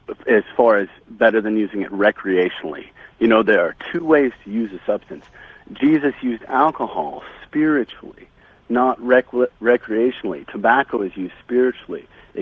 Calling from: Cliff Village, Missouri, United States

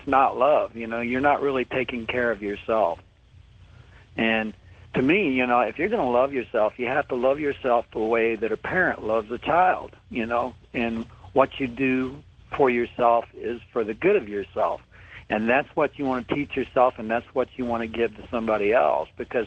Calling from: Roswell, New Mexico, United States; I'm calling from Roswell, New Mexico.

